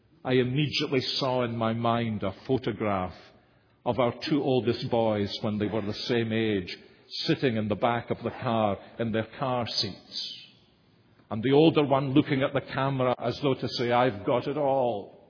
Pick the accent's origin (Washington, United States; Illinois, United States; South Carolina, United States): South Carolina, United States; Columbia; I'm from Columbia, South Carolina.